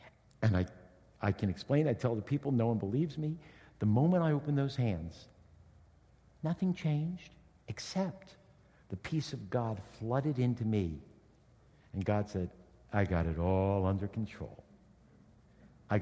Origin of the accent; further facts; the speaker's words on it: East Coast, United States; I loved New Jersey. I grew up in the East Coast.